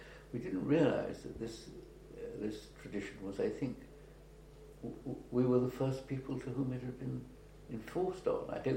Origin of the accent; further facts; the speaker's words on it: Cambridge, East of England, United Kingdom; No, I'd been born and brought up in Cambridge.